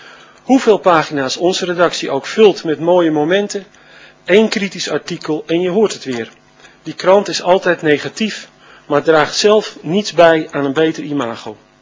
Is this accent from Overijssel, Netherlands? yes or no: no; Den Helder, North Holland, Netherlands; Ik ben geboren en getogen in Den Helder aan Zee. Deed aan krabbentukken, zocht aliekruken, ging spectaculair over de kop met de zeilkar en ik koesterde foto's waarop ik als peuter op het strand zit.